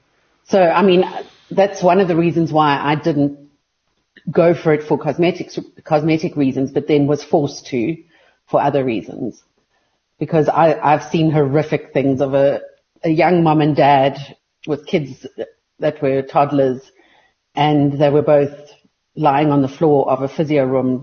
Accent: Edenvale, Gauteng, South Africa; born there; I was born in Edenvale and then got married to someone who lives in Edenvale.

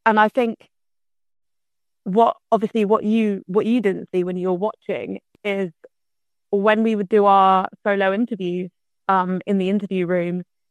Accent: St Ives, South West England, United Kingdom; I am currently in my hometown in St. Ives in Cornwall.

